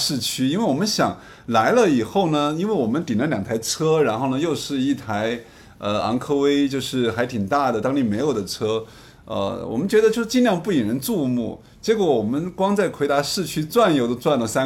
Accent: China

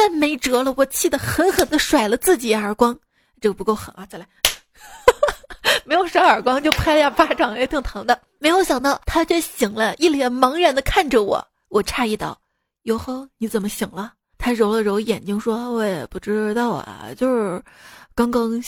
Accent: Shaanxi, China; 问你是哪儿的人啊？我说我是陕西的。

